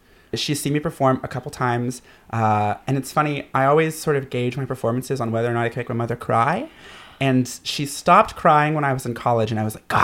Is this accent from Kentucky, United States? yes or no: yes; Kentucky, United States; I mean, growing up in Kentucky, I don't think my parents were ever actually homophobic